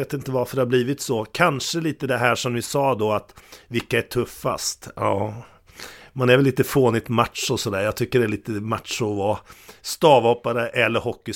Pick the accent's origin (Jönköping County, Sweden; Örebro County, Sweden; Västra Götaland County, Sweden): Örebro County, Sweden; Degerfors; jag är uppväxt i Degerfors egentligen